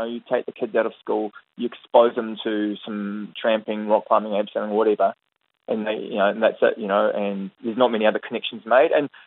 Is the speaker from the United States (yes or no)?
no; Dunedin, Otago, New Zealand; I grew up in Dunedin, plenty of outdoor adventure venues close by, Queenstown, Wanaka, within a weekend's drive.